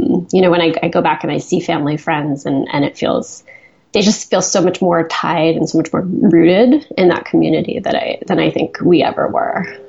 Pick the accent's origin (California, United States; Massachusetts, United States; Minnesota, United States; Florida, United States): Massachusetts, United States; Boston; Well, I grew up in Boston, but we did have this house in Rhode Island from the time I was about 5 years old.